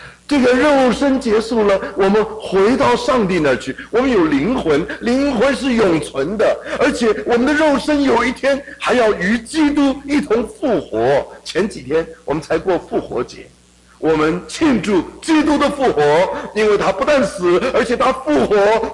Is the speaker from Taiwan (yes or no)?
no; China; 我们中国人过年的时候，不是在门上、窗上、柜子上都贴一个符